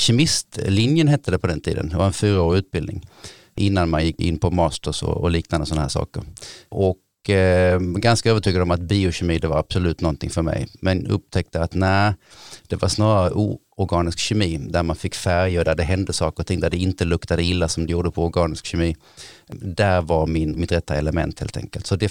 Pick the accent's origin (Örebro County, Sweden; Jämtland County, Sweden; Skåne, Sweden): Skåne, Sweden; Ängelholm; moved away as an adult; also born or lived in Uppsala; Född och uppvuxen i Ängelholm, nordvästra Skåne. En äldre bror och bodde där första 20 åren av mitt liv innan jag bestämde mig för att läsa i Uppsala.